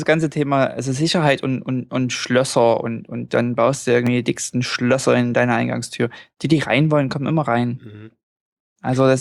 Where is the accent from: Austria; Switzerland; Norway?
Norway; German is a second language; Und bei uns in Norwegen ist es so, wir haben eine Art, haben eigentlich alle eine Art Reiseversicherung.